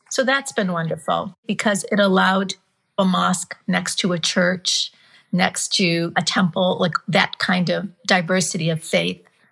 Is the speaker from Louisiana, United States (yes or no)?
no; Dearborn, Michigan, United States; Actually, growing up in the Dearborn area was probably one of the things that most shaped life, because you had immigrants that Ford was bringing from all over the world. So I grew up in this very multi-ethnic, amazing community